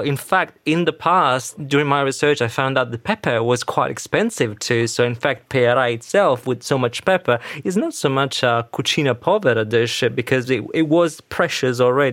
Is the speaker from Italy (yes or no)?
yes; Verona, Veneto, Italy; because I'm from Verona too, so I've had that a few times myself.